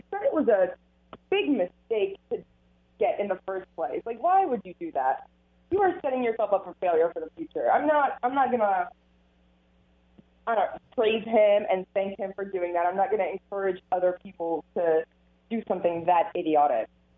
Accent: Lebanon; also born or lived in Washington, D.C., United States / Miami, United States; now in Texas, United States; I was born and raised in Lebanon, but now I live in Texas. I used to live in Miami.

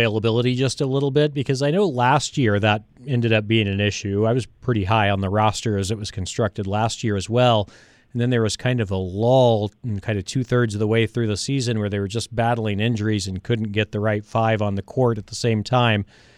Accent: Indiana, United States; I come from Indiana

